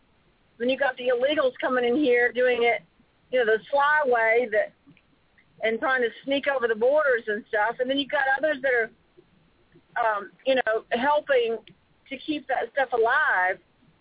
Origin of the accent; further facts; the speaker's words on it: United States; born there; I'm glad that I was born in America. I have no intentions of moving anywhere else.